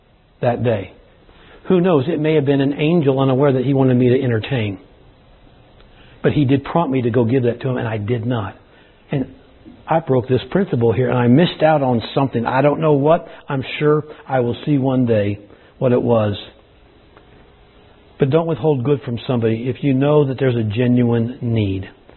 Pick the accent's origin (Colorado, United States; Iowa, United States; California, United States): California, United States; I grew up in California. There's no slippery places that I know of out there.